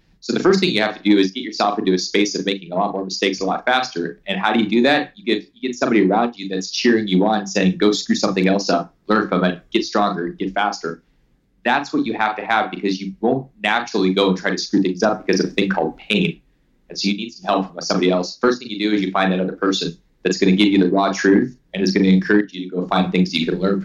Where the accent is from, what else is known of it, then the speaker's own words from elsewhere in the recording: Alaska, United States; Like, I grew up in Alaska, and you literally could be eaten when you go out of your front door